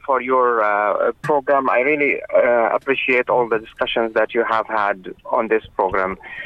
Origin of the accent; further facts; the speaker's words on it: Syria; I'm originally from Syria